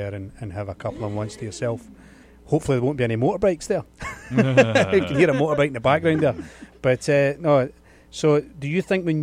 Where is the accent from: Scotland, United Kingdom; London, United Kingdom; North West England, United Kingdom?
Scotland, United Kingdom; accent: Scottish; I'm obviously from Scotland, and people ask me, you know, wow, your accent's really thick. You know, people from America, and I don't think I'll ever lose my accent either.